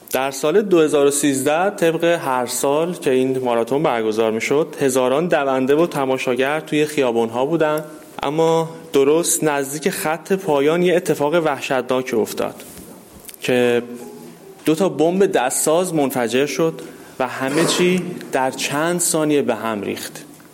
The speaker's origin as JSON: {"language": "Persian", "country": "Iran", "said": "این زمان ها فقط برای ما که از خاورمیانه اومدیم یا از ایران اومدیم نیست"}